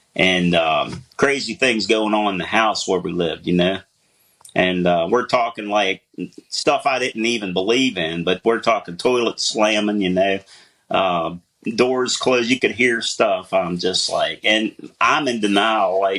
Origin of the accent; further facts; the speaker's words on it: Ridgely, West Virginia, United States; Well, I can say that I'm from Ridgely, West Virginia.